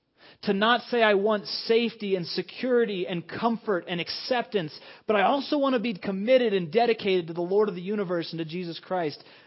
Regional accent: Estes Park, Colorado, United States; I grew up in Estes Park, which is similar to here, where there's, you know, it's like 25 miles per hour, and you could be going 40 or 50.

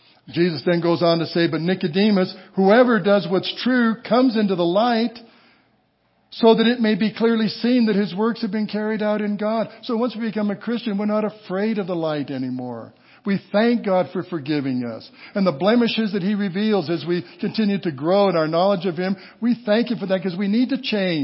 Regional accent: Walsenburg, Colorado, United States; I went back to Walsenburg, Colorado. Anybody know where Walsenburg is? Yeah, a few of you, that's my hometown, southern Colorado.

